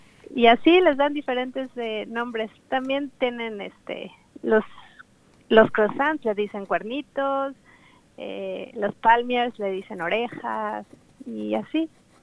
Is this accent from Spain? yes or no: no; Coyoacán, Mexico City, Mexico; moved away as an adult; now in Sydney, Australia; Yo vengo de la Ciudad de México, precisamente de Coyoacán. Y llegué en el año de 2003 a Sydney.